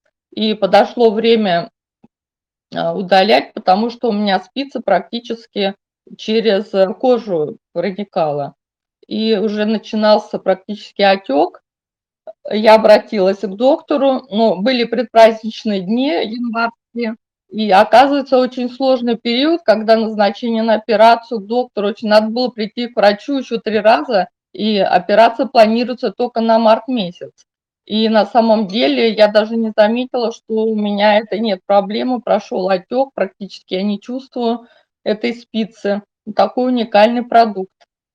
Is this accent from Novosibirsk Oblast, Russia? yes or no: no; Moscow, Russia; я из Москвы.